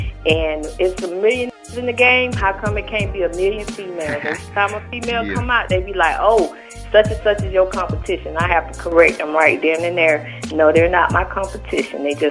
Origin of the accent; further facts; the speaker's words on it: the South, United States; Y'all know I'm from the South.